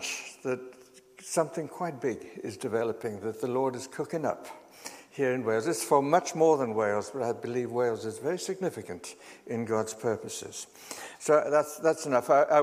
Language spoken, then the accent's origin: English; South Africa; moved away as an adult; now in United Kingdom; I'm a South African. For those whose ears are attuned to accents, I've been living in the UK for about 42 years now. But people still pick it up.